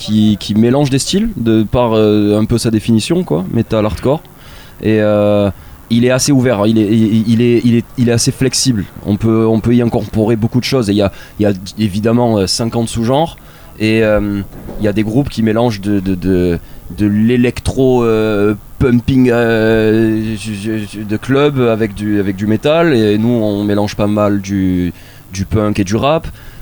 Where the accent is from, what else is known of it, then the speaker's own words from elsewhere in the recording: Marseille, Provence-Alpes-Côte d'Azur, France; Moi je suis de Marseille